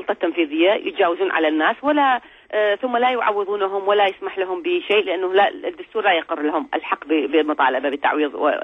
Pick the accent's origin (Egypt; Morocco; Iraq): Iraq; سيما ونحن كعراقيين يعني نتعطش كثيرا لإثبات حقوقنا